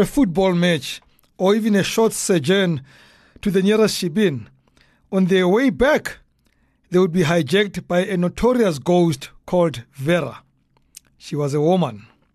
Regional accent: Soweto, Gauteng, South Africa; when I was growing up in Dobsonville, Soweto

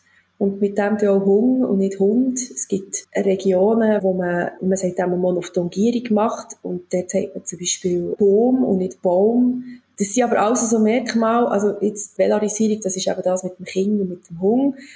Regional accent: Bern, Switzerland; Aber wie man hört, komme ich ja selber aus dem Raum Bern.

